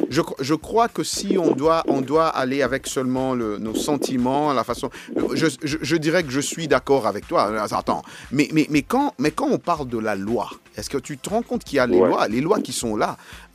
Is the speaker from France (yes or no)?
no; Bamako, Mali; C'est chez nous, à Bamako, c'est chez nous, c'est chez au Mali, toi aussi.